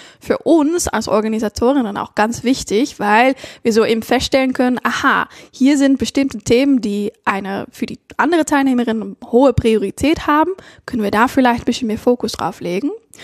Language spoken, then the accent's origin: German; Netherlands